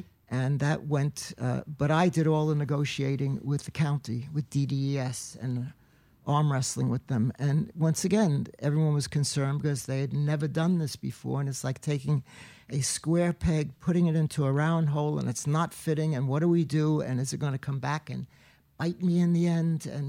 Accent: Bronx, New York, United States; also born or lived in Brooklyn, United States / Manhattan, United States; And I was born in 1938, and I was born in the Bronx, New York. And I lived in the Bronx, and then I lived in Flatbush, Brooklyn, and then I moved up to Manhattan.

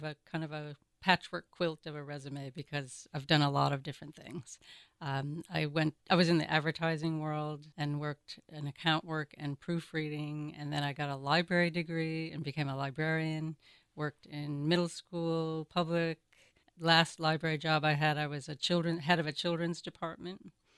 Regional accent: Oneida, New York, United States; born there; I was born in upstate New York, and sometimes I joke I was born with a silver spoon in my mouth because I was born in Oneida, New York

